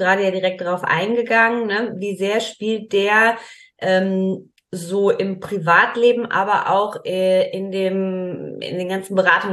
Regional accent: Hamburg, Germany; in Hamburg in Winterhude, meiner alten Heimat.

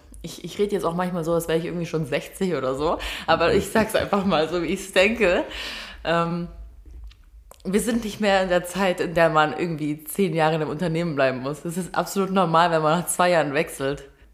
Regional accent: Baden-Württemberg, Germany; Ich komme aus Baden-Württemberg.

